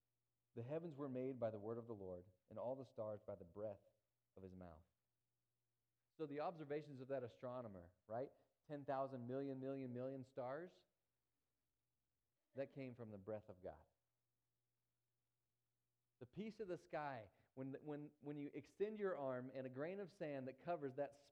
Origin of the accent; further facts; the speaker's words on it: Texas, United States; now in Canada; I grew up in North Texas, not by the ocean. We live in Alberta.